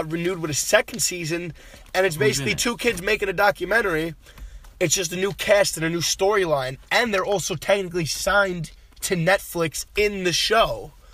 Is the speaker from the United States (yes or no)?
no; Bangladesh; Oh, I am from Bangladesh, buddy.